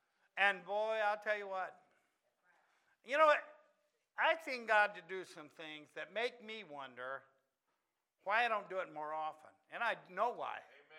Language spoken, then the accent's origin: English; Ohio, United States; Yeah, I'm from Ohio. We don't brag on teams either.